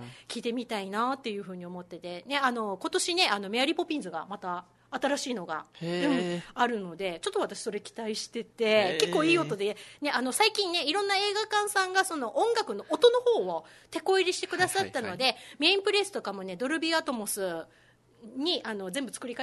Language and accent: Japanese; Kyushu, Japan; now in Okinawa, Japan; 私ね、あのちっちゃい頃は九州にいたん で九州にいた時はあの無意識にそれを享受してたんですけど、沖縄に来て